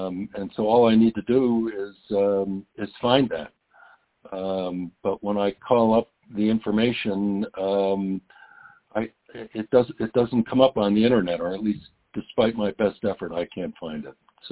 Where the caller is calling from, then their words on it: Aurora, Colorado, United States; I'm calling from Aurora, Colorado, and I do not have a license number.